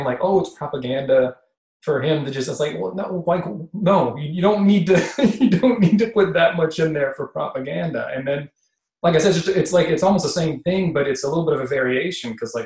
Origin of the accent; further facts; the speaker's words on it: Louisiana, United States; So I'm from South Louisiana. My dad took me hunting since I could walk.